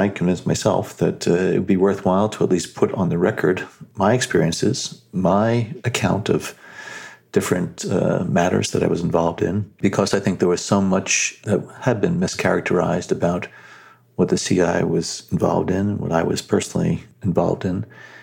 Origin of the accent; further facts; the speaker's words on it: New Jersey, United States; one that I never anticipated when I was growing up in New Jersey many, many years ago.